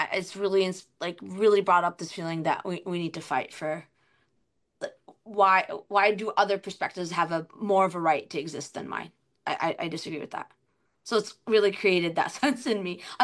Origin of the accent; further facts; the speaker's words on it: United States; I'm like, yeah, I'm an American.